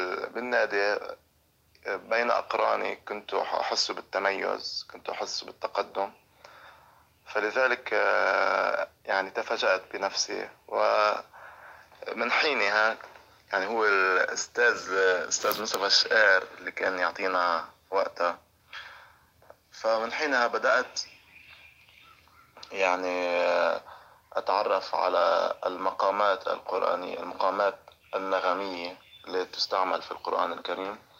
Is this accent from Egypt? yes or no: no; Beirut, Beirut Governorate, Lebanon; فأنا يعني ابن بيروت، الضاحية الجنوبية ترعرعت فيها منذ نعومة أظافري، لأنني يعني من مصدر البقاعية، بقاع لبنان. نشأت في أسرة ملتزمة وفي مدرسة أيضا، مدارس المهدي عجل الله تعالى فرجه.